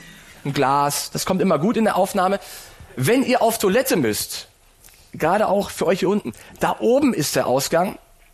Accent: Paderborn, North Rhine-Westphalia, Germany; Paderborn.

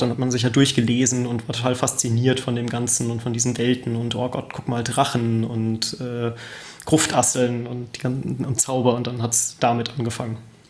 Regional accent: Kaiserslautern, Rhineland-Palatinate, Germany; Ich komme aus Kaiserslautern in Deutschland.

